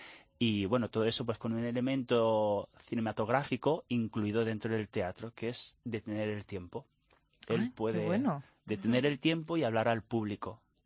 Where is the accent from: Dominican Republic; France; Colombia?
France; Spanish is a second language; also born or lived in Barcelona; now in Madrid, Spain; yo soy francés y estaba en Barcelona, donde me diplomé en guión cinematográfico y me vine hace 5 años a Madrid.